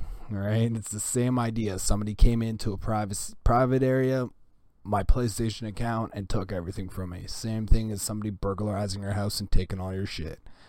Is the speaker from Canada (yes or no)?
yes; Canada; I'm Canadian.